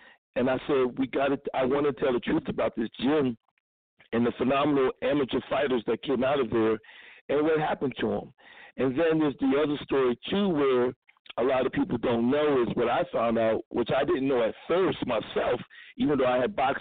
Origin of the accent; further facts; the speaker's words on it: Philadelphia, Pennsylvania, United States; And I grew up in an area called the Hilltop, West Philly, 6th and Lancaster. I grew up in Fellow Street.